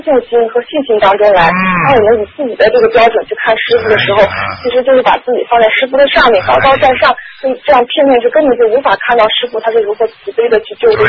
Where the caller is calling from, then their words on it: Germany; 啊，是德国打过来的。